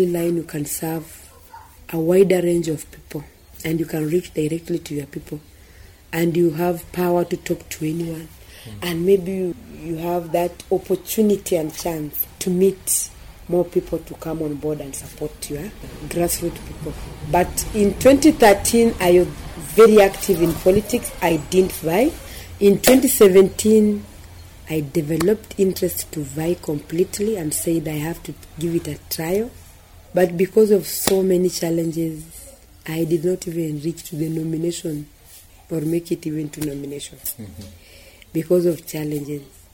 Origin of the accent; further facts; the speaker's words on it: Kakamega County, Kenya; I'm 40 years old now. I come from Kakamega County, Mumias East Sub-County, Malai Songo Makunga Ward.